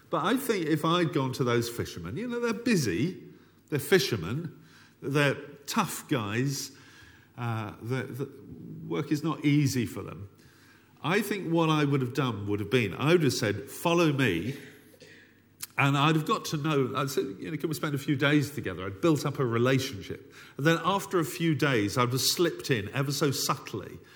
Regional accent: United Kingdom; And forgive me, I'm very British.

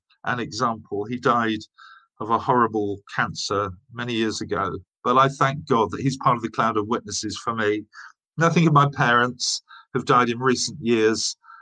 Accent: Southend-on-Sea, East of England, United Kingdom; I was brought up in Essex, as many of you know, as many of you were indeed. But I was brought up in Southend

